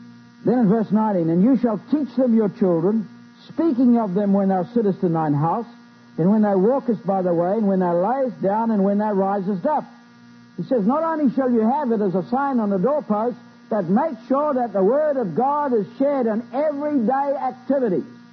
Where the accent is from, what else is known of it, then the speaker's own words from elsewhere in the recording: Scotland, United Kingdom; Now, I'm Scottish, man.